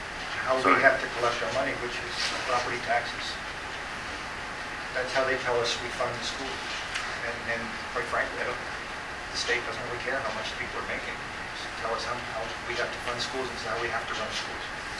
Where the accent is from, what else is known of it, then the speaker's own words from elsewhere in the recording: New York, United States; Gary, when I grew up on down on Long Island, we kept hearing about these folkies bellyaching up here about how little money they got.